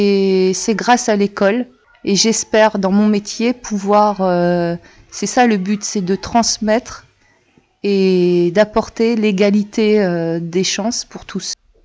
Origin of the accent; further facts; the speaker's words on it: France; je suis originaire du CRU. Je suis originaire des Trois-Villes-Sœurs.